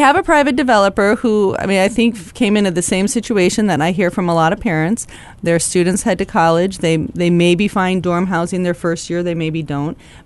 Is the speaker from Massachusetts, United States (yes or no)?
no; Arcata, California, United States; I'm from Arcata.